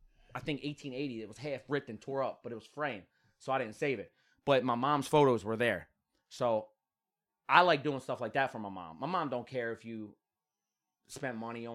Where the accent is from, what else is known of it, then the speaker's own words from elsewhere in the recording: Baltimore, Maryland, United States; South Baltimore, Hanover Street.